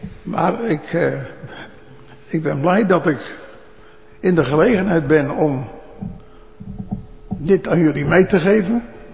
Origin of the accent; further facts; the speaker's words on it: Bleiswijk, South Holland, Netherlands; born there; ik woon in Blijswijk, ik ben geboren in Blijswijk.